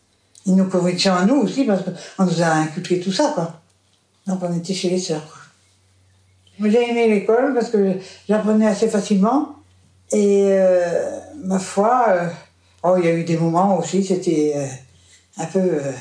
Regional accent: Brignogan, Brittany, France; Et je suis née à Brignogan, dans un quartier de pêcheurs. Mon père était pêcheur. On était tous pêcheurs et paysans en même temps.

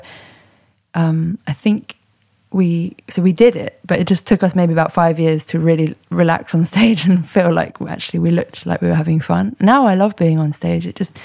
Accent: London, United Kingdom; I loved growing up in London.

